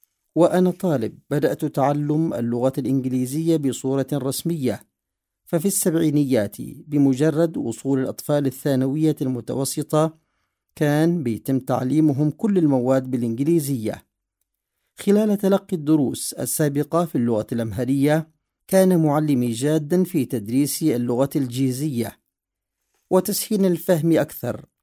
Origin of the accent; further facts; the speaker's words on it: Yemen; also born or lived in Ethiopia; فإذا قلت أنا يمني وأتحدث اللغة العربية، الناس ستفترض أني الشخص العربي المعتاد في مخيلتهم، وبالتأكيد هذا ليس أنا. وإذا قلت إني إثيوبي وأتحدث الأمهرية،